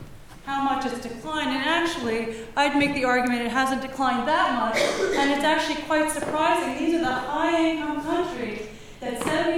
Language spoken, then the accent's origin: English; United States; I'm from the United States, one of the most industrialized countries, the wealthiest countries in the world, high levels of religiosity.